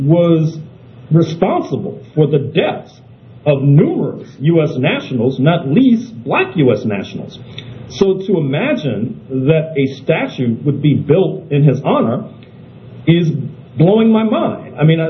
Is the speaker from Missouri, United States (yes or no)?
yes; St. Louis, Missouri, United States; In my hometown of St. Louis, Missouri, in the neighborhood in which I grew up, there is a Confederate statue